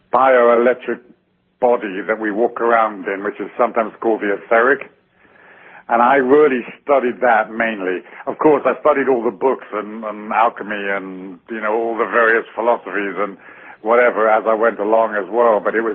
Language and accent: English; England, United Kingdom; when I was young, I was raised in the English system, the whole sort of class system and the public school system